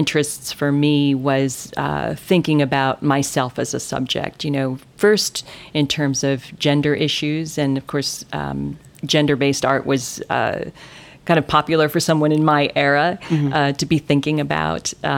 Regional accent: Stow, Ohio, United States; I grew up in Northeast Ohio. I'm the youngest of 8 children, so I come from a big Catholic family in a small town called Stowe. It's just outside of Akron, near Cleveland. Mm-hmm. And I lived there for the first 25 years of my life.

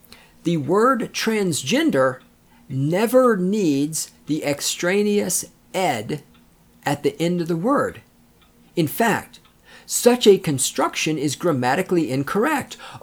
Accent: the South, United States; Okay, I'm from the South, where it's all filled with racist people.

